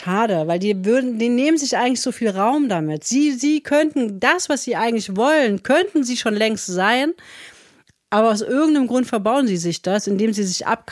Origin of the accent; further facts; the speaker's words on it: East Germany, Germany; mein Englisch ist relativ schlecht, weil ich bin ja im Osten groß geworden und genau zu der Zeit, wo ich Englisch gelernt habe, waren das dann die ehemaligen Russischlehrer, die uns versucht haben, Englisch beizubringen.